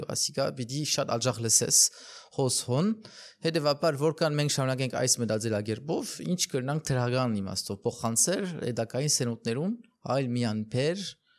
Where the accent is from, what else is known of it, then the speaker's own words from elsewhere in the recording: Portugal; ես արևելք ապրած եմ, բայց արևմուտք ծնած եմ, Պորտուգալ մեծած եմ